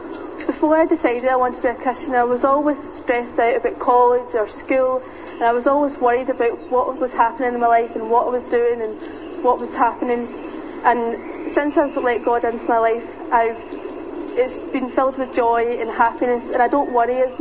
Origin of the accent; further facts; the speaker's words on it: Shotts, Scotland, United Kingdom; now in Arbroath, United Kingdom; I'm from Shotts in North Lanarkshire, and I'm staying in Arbroath for the year. I was brought up in the church.